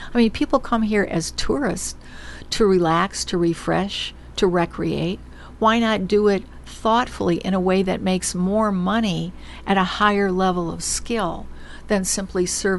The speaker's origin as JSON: {"language": "English", "region": "Michigan", "country": "United States", "also_born_or_lived": "Alaska", "moved": "as an adult", "said": "Look, I'm from Michigan. I'm already an economic refugee."}